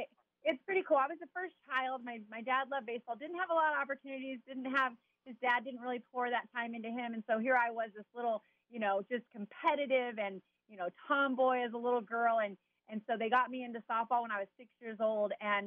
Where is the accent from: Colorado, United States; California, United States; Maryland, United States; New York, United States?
California, United States; Chino; also born or lived in Garden Grove, California; Southern California. I was born in Garden Grove, California, and grew up in Chino.